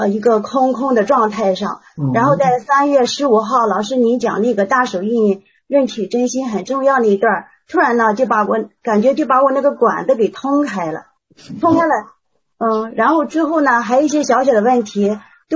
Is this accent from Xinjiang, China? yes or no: no; Qingdao, Shandong, China; 是山东青岛平住的老师。